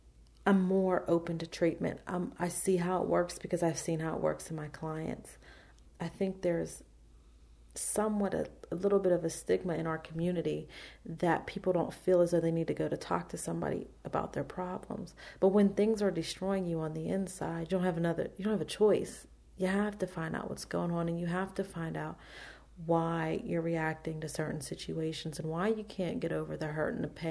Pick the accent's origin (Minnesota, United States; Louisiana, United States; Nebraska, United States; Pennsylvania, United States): Pennsylvania, United States; Wilkinsburg; growing up in Wilkinsburg and visiting neighboring, you know, communities, growing up, I mean, I remember being scared to walk down certain streets in the early 90s.